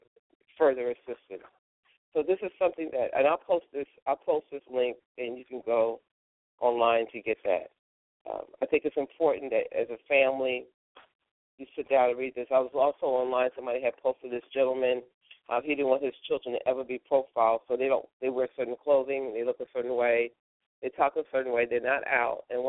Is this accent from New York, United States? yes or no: yes; New York, United States; the Vietnam War, all that stuff was going on during the time when I was growing up in New York.